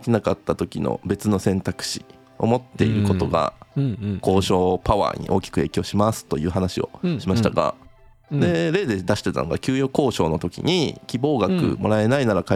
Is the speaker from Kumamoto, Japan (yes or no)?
no; Yao, Osaka, Japan; うちの大阪府八尾市僕の出身